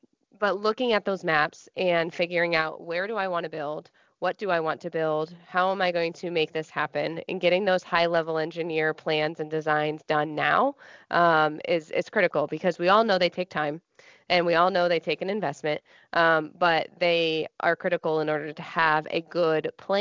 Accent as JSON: {"language": "English", "region": "Tennessee", "country": "United States", "tie": "born or raised there", "said": "So I'm very grateful to be here in my home state and service the customers that are here in Tennessee."}